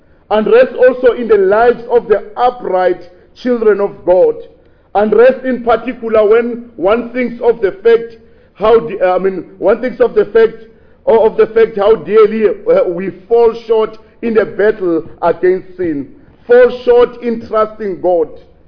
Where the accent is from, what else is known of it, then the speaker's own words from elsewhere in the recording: Limpopo, South Africa; In our culture, where I grew up in Limpopo, we are not familiar with what the yoke is